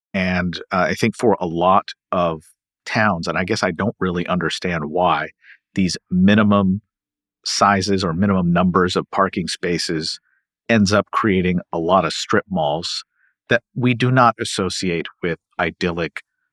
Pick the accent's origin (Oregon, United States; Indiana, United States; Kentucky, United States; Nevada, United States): Kentucky, United States; Louisville; My wife is from the Milwaukee area, and of course, I'm from Louisville.